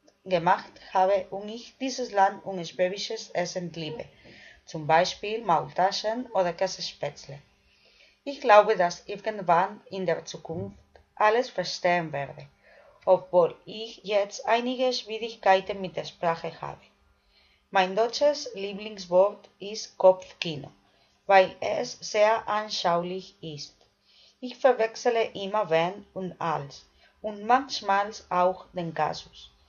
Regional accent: Barcelona, Catalonia, Spain; German is a second language; Ich komme aus Spanien und zwar aus Barcelona. Ich bin 1984 geboren.

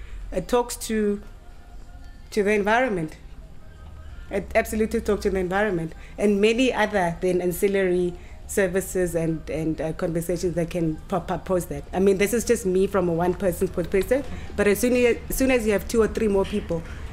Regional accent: Soweto, Gauteng, South Africa; I am originally from Soweto, so I grew up here in Soweto

